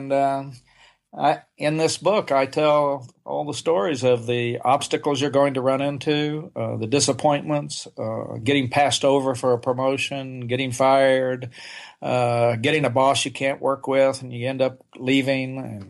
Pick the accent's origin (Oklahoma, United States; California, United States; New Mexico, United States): Oklahoma, United States; moved away as an adult; I grew up in Oklahoma, and I didn't leave the state till I was 20 years old. I tell people I grew up on a little farm in Oklahoma, and we didn't even have indoor plumbing.